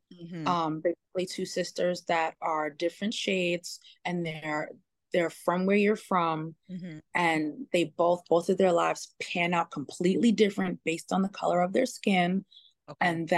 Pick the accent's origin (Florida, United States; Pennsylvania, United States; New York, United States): New York, United States; Period. And I'm from New York.